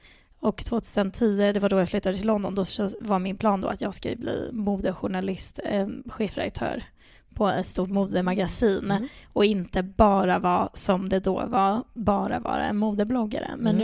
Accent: Stockholm, Stockholm County, Sweden; also born or lived in Ekerö; Jag är uppvuxen här i Stockholm, föddes på Ekerö. Från början där bodde jag mina första 10 år.

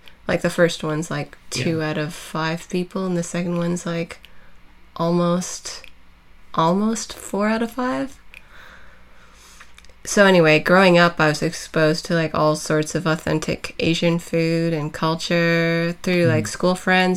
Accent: Vancouver, British Columbia, Canada; also born or lived in Berlin; I would say it's like Vancouver's my hometown and I'm based in Vancouver, but like there's a part of me that's somewhat based in Berlin.

